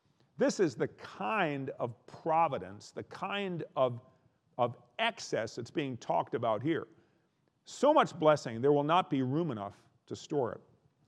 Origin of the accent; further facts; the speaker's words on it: North Dakota, United States; I'm from North Dakota where they do, eastern North Dakota.